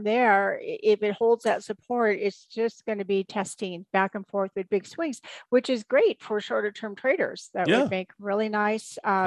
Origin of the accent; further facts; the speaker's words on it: Seattle, Washington, United States; Yeah, I'm from the Seattle area.